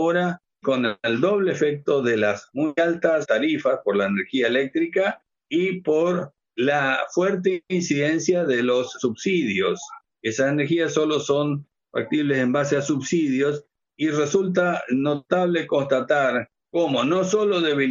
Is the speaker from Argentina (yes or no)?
yes; Argentina; Fíjese que en mi país, en Argentina